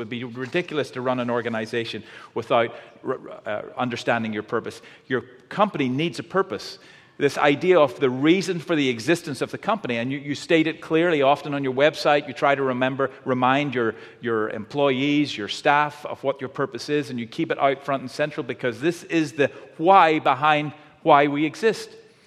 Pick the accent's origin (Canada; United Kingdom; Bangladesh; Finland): United Kingdom; Northern Ireland; now in United States; So as you heard, I'm from Northern Ireland. I hope the accent's starting to kick